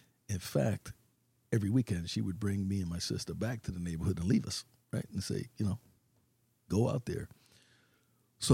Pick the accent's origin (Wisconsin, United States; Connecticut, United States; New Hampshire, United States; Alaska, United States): Connecticut, United States; New Haven; And so they served in New Haven. And I remember growing up in Brookside, it was the greatest experience of my life, man.